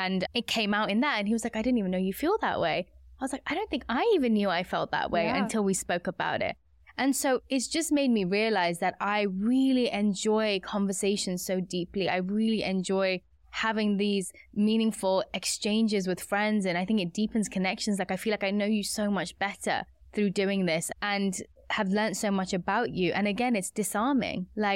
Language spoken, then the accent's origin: English; India; And I've learned that from such a young age, being Indian and having these spices in my life.